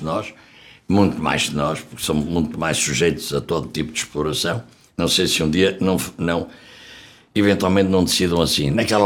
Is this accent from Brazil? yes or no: no; Portugal; somos portugueses, a minha pátria é a língua portuguesa